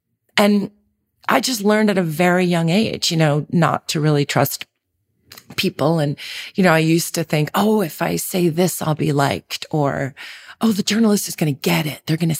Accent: Manhattan, New York, United States; And growing up in Manhattan, you know, I was a city kid, so... And I was a city kid with a single mom. So, you know, I saw New York in the 70s in a very sort of raw way. That was how I grew up.

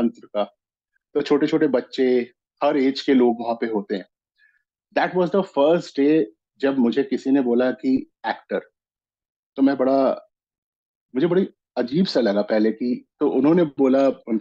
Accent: Allahabad, Uttar Pradesh, India; now in Delhi, India; मैं इलाहाबाद से बिलोंग करता हूँ, मैं अभी फिलहाल दिल्ली में हूँ

